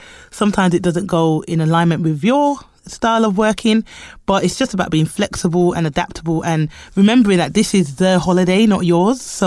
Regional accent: United Kingdom; born there; I am a black nanny. I'm Jamaican. I'm born in the UK, but I am Jamaican by heritage.

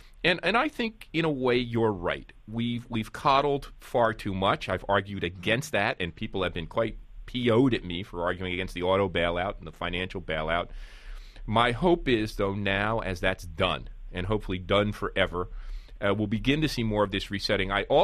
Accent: North Arlington, New Jersey, United States; also born or lived in Newark; I was born in Newark, and then my parents suburbanized. I say that euphemistically. I grew up in a working-class suburb called North Arlington, went to Queen of Peace High School there.

